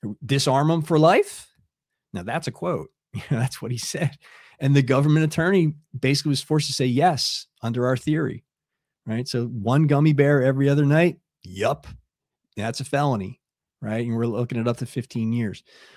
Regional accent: United States; just as an American, it's good to listen to that once

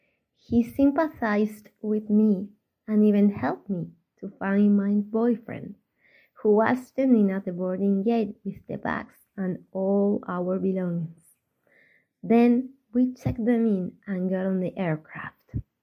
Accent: Spain; English is a second language; I'm from Spain.

